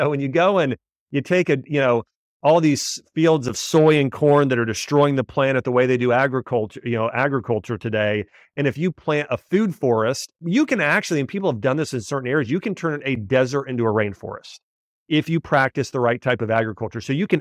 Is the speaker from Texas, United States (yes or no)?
no; Ohio, United States; so I grew up in Ohio.